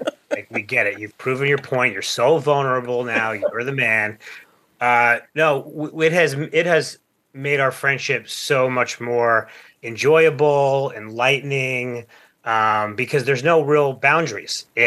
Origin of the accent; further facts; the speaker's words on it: Plainview, New York, United States; so first of all, we're from Long Island, a town called Plainview.